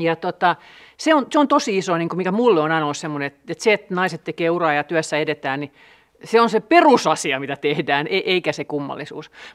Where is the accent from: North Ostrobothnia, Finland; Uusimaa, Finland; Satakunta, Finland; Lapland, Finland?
Uusimaa, Finland; Helsinki; Mä oon ihan helsinkiläinen. Mä oon parisalkainen helsinkiläinen